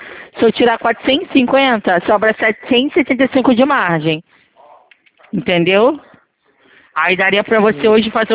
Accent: Rio de Janeiro, Brazil; eu sou do Rio de Janeiro, tá? Eu trabalho no centro do Rio.

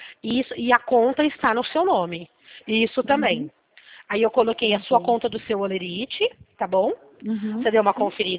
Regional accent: Presidente Prudente, São Paulo, Brazil; Sou de Prudente.

